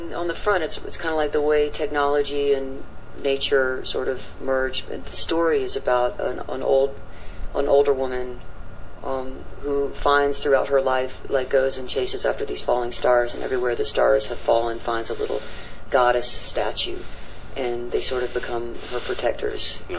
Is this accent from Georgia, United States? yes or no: yes; Georgia, United States; I chose it because I grew up in Georgia, and it's an area that I know real well